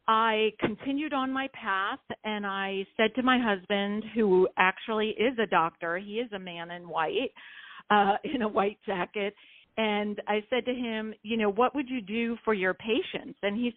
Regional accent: New York, United States; that's not where I grew up. I grew up in New York, which is a little bit different, a little more maybe open-minded, possibly, I would say.

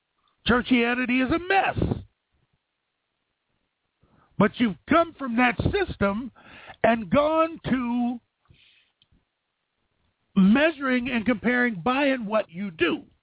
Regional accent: Youngstown, Ohio, United States; In Youngstown, Ohio, 11 o'clock.

